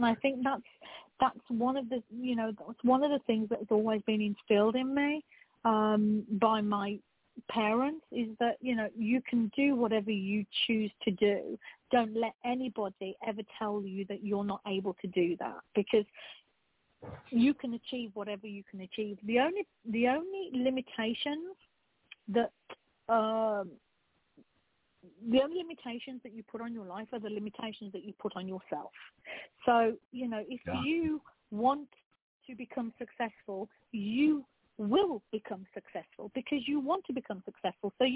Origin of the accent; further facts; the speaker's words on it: England, United Kingdom; Now, I come from a Greek background. So my parents are Greek Cypriot. I was born and bred in England. However, you know, I'm very olive-skinned. We came to live in an area that was very predominantly white.